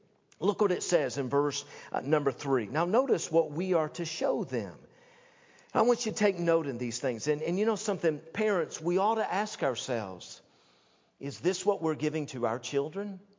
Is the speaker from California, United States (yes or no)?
no; Tennessee, United States; And I told him about myself, and I said that I was from Tennessee